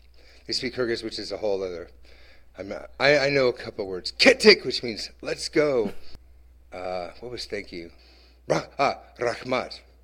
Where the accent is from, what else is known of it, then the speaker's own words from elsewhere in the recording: United States; I think because I'm American and I'm tall, and maybe they knew I was a musician or something.